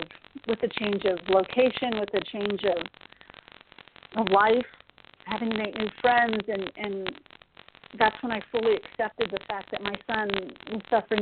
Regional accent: Texas, United States; I'm originally from Texas. I am the only girl in a family of men. I have five older brothers. I'm from a very traditional Hispanic family

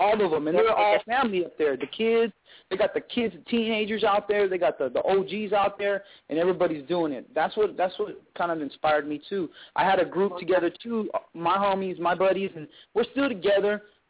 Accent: Riverside, California, United States; I was born and raised in Riverside and the East Side.

